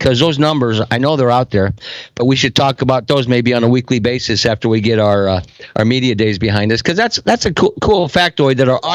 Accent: Iowa, United States; Now, growing up in the Northwest Iowa, we had eight-player in Iowa, Nebraska, South Dakota

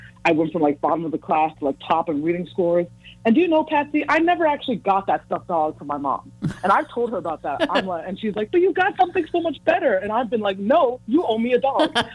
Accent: United States; stayed connected to my culture in Ghana and felt so much pride in where I came from, even as I was growing up in America.

